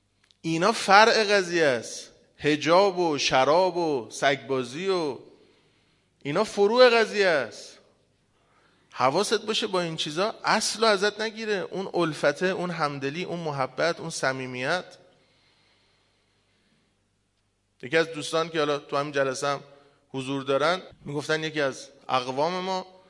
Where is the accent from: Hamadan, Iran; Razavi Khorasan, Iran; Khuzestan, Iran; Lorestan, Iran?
Razavi Khorasan, Iran; Mashhad; ما مشهدیم و حرم امام رضاییم